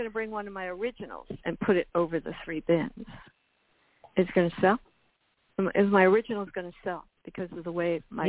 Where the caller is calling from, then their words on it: Miami, Florida, United States; Miami, Florida.